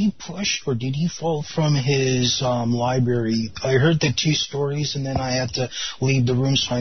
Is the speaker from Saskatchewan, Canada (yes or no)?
no; Ottawa, Ontario, Canada; I'm from Ottawa